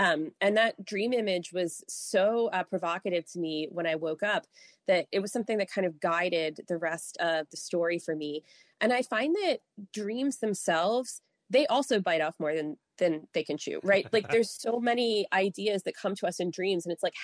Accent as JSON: {"language": "English", "region": "Maryland", "country": "United States", "lives_now": "Wisconsin, United States"}